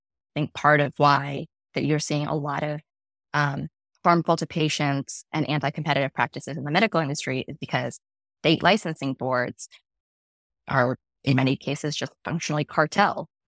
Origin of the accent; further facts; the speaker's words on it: India; now in United States; As an Indian American immigrant, I grew up with my mom forcing me all throughout the winter to drink turmeric milk and hating it with every fiber of my being.